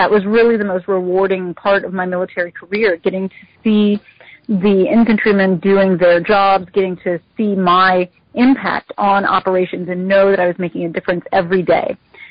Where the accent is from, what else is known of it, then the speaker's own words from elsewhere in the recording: Columbus, Ohio, United States; So I grew up in Columbus, Ohio, and went to college in Bowling Green State University